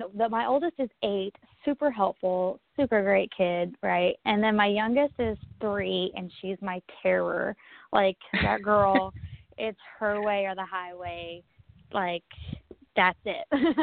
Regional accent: Texas, United States; We're from the Dallas-Fort Worth area of Texas.

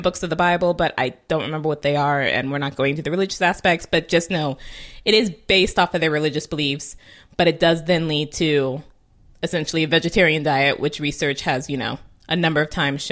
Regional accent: California, United States; I'm from California, and I can tell you right now, my diet is nowhere near healthy.

